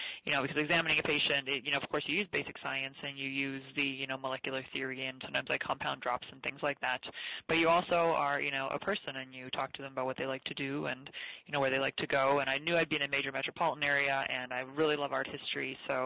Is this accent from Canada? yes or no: yes; Winnipeg, Manitoba, Canada; now in New York, United States; In Canada, in Winnipeg, north of North Dakota. Far, far north.